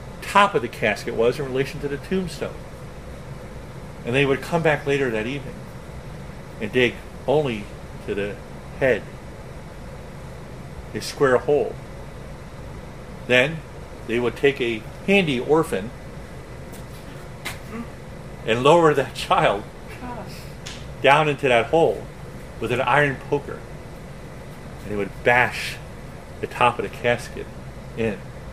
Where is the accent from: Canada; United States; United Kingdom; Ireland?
Ireland; because I'm Irish, I always imagine